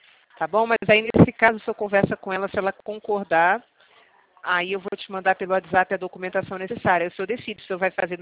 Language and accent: Portuguese; Rio de Janeiro, Brazil; eu sou aqui do Rio de Janeiro.